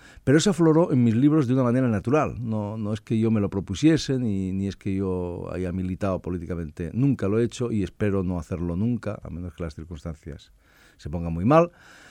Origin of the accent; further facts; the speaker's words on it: Catalonia, Spain; Soy un catalán normal y corriente. O si quieren ustedes, un español normal y corriente